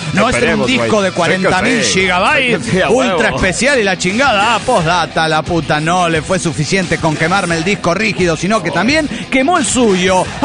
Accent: Valencia, Carabobo, Venezuela; Hola, amigos … de Valencia, Venezuela.

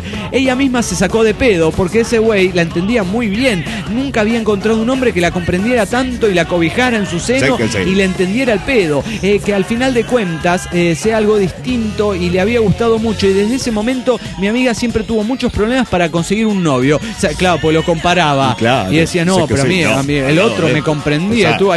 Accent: Oaxaca, Mexico; de Oaxaca, México.

